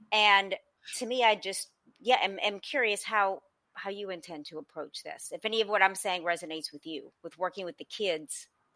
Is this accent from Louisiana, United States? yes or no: yes; New Orleans, Louisiana, United States; So for me, I come from New Orleans